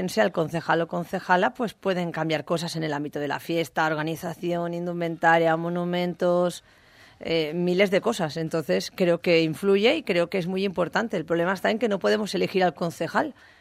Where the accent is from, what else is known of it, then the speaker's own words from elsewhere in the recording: Valencian Community, Spain; para mí como valenciana